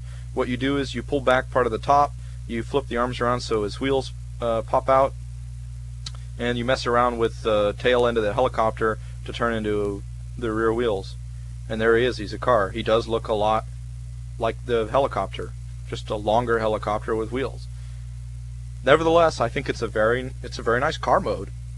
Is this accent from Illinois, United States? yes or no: no; California, United States; I'm naive, okay? I'm from the Bay Area. This is a multicultural, cosmopolitan area, okay?